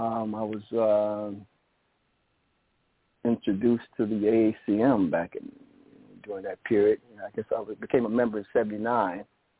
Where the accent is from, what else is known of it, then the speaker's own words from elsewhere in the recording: Chicago, Illinois, United States; Well, I was born and raised in Chicago. Native Chicagoan, and I'm just a product of the Chicago Public School music programs, I'm proud to say.